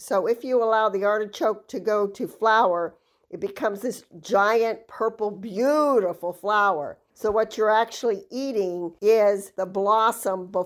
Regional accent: East Coast, United States; I grew up on the East Coast, and I hated artichokes.

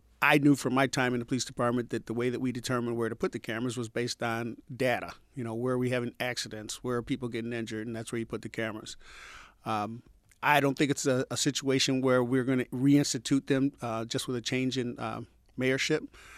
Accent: the South, United States; When I grew up in the South. My family's from Atlanta

